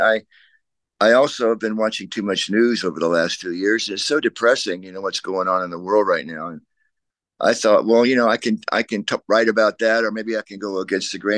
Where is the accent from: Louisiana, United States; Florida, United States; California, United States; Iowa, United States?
Florida, United States; also born or lived in Panama City, United States; I was born in Panama City, Florida, but I wasn't there very long enough to remember it. My dad was an Air Force guy, so we traveled around a lot, wherever he was stationed, but we ended up in Florida and Orlando and then Jacksonville.